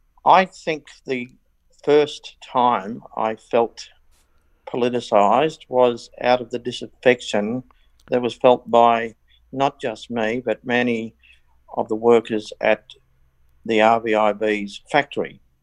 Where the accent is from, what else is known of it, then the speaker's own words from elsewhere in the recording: Currie, New South Wales, Australia; No, I'm from New South Wales. I came from the Hunter Valley, the coal fields there at Currie, where I was born in 1963. My brother and I, I'm a twin brother, were the first children to, as totally blind children, to attend mainstream schools in Newcastle.